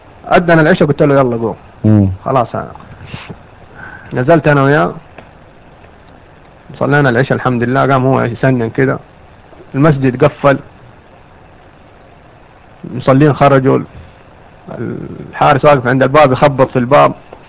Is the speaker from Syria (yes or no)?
no; Jeddah, Makkah Province, Saudi Arabia; فكان في المستشفى عندنا في جدة.